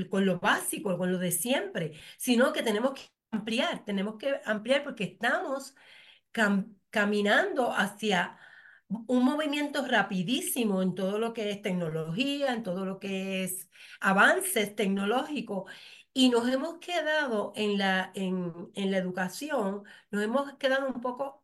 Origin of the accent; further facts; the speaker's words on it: Puerto Rico; me conecto con mi entorno, de dónde yo vengo, de dónde yo vengo, de mi papá y de mi mamá, de mi familia, de mí como puertorriqueña.